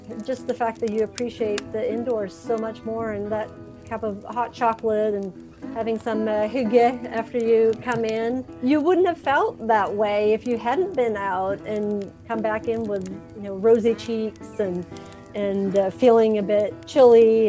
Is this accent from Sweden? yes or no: yes; Sweden; English is a second language; moved away as an adult; also born or lived in Montana / Indiana; now in United States; I've lived in the States for 15 years, but I was born and raised in Sweden. Moved over to the U.S. when I was in my 20s, after I met my then boyfriend and then husband. And we lived in Montana for a couple of years